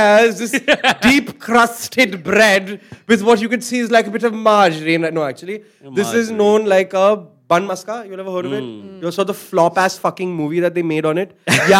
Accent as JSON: {"language": "English", "town": "Manchester", "region": "North West England", "country": "United Kingdom", "said": "I am from Manchester."}